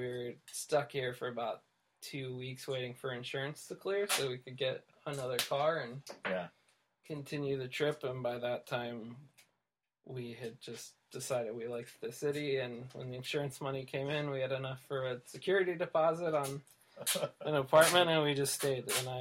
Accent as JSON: {"language": "English", "region": "Great Smoky Mountains", "country": "United States", "tie": "born or raised there", "said": "So it's something that growing up in the Smoky Mountains kind of had always stuck with me."}